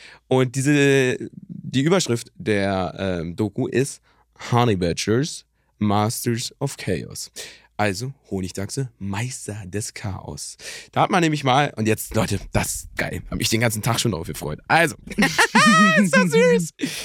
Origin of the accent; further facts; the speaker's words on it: Berlin, Germany; vielleicht kann ich da als Berliner noch mit Stoff ein bisschen mehr anfangen